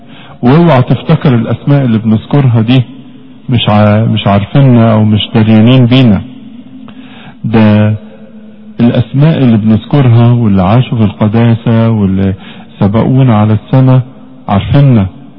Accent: Egypt; زي ما بنروح مثلا في دير مريمين عندنا في مصر

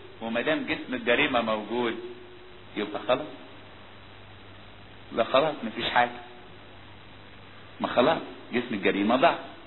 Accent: Upper Egypt, Egypt; ده عندنا في الصعيد لما راجل يتقتل يبقى عار

